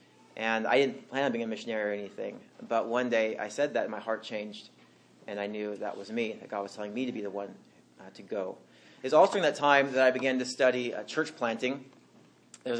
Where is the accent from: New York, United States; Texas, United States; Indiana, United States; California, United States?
California, United States; Bakersfield; So I grew up in California, the Central Valley in Bakersfield. And I grew up in a Christian family.